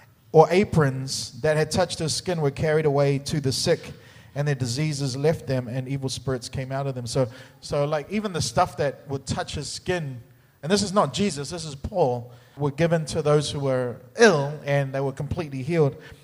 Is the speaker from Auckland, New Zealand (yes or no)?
yes; Auckland, New Zealand; also born or lived in Singapore; now in Australia; I grew up in Auckland, New Zealand. I'm Samoan by ethnicity I've been here for 3 years in Australia, but before that I lived in Singapore for 8 years, so I'm a Polynesian.